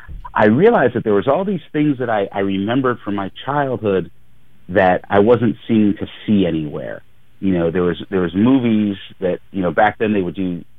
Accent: Connecticut, United States; we grew up together on the East Coast. We grew up in Connecticut, right outside New York City

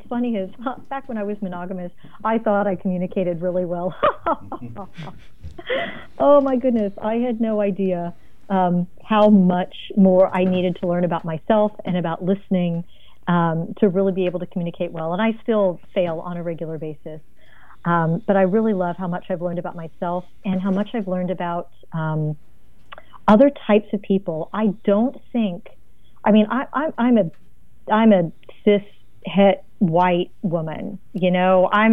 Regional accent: Texas, United States; And folks, I come from Texas. I no longer talk to my family because I came out as poly and they won't have me. So I come from a land of intolerance

